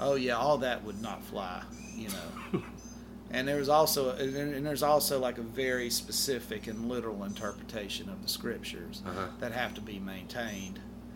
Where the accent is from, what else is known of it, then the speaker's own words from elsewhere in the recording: Mobile, Alabama, United States; I was up from Mobile attending school there